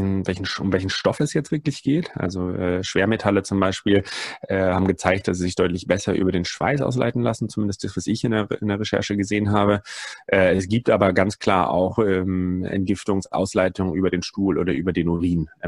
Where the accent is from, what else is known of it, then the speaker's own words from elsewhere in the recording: Northern Germany, Germany; ich bin zumindest in Norddeutschland aufgewachsen und ich glaube, Deutschland hat einfach eine sehr starke Saunakultur